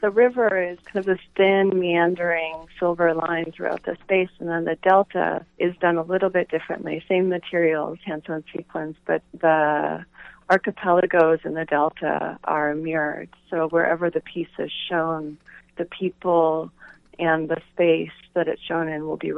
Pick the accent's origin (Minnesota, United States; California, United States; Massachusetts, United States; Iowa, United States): Iowa, United States; born there; I was born in Iowa, and I really feel like my connection to the river starts in this state